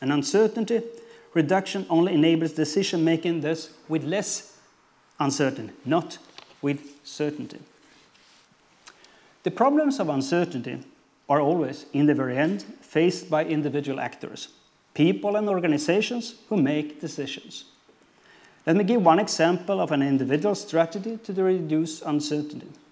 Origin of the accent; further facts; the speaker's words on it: Sweden; We are uncertain about the government will be formed in my home country, Sweden.